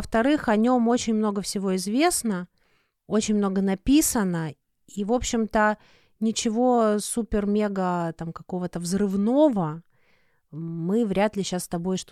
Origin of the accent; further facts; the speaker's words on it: Rostov-on-Don, Rostov Oblast, Russia; Я просто как истинная ростовчанка горжусь всеми, кто родился в Таганроге.